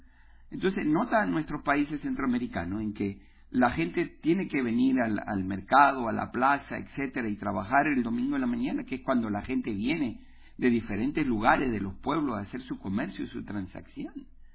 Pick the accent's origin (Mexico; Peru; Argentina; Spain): Peru; Yo no encuentro otra gente más comerciante que el peruano, siendo yo peruano de extracción.